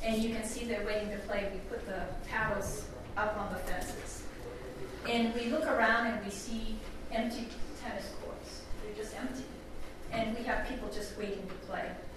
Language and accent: English; Massachusetts, United States; actually, I'm from Massachusetts.